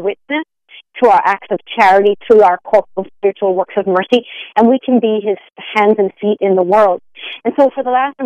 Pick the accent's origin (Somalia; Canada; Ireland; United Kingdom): Ireland; moved away as an adult; now in United States; I am from Ireland originally, and I've been living and working here in the U.S. for a number of years, and just became a U.S. citizen, actually, 2 years ago. I always say Ireland is my homeland. America has become my heartland.